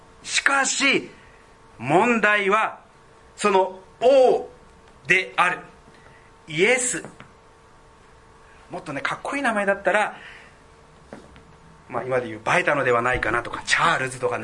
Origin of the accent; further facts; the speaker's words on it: Hanno, Saitama, Japan; 私は北ナザレではなく埼玉の西部飯能の出身です。そして飯能でなんですけど、昔はさらにその山奥、旧名栗村と呼ばれた非常に埼玉県の中でもど田舎の出身ですが